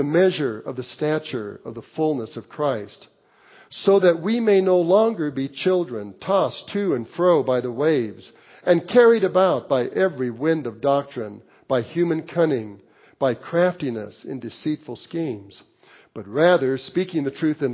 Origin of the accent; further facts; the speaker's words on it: Walsenburg, Colorado, United States; when I grew up in my hometown of Walsenburg, Colorado in the 50s